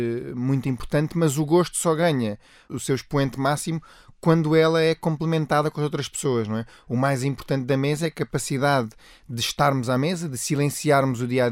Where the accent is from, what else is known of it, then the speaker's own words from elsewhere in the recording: Rio de Janeiro, Brazil; Eu, por exemplo, nasci no Rio de Janeiro, no Brasil, e cresci com sabores tropicais.